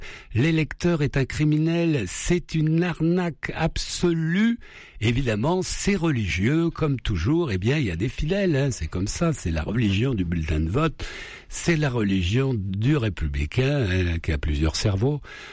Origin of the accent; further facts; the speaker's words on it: France; Nous sommes français, nous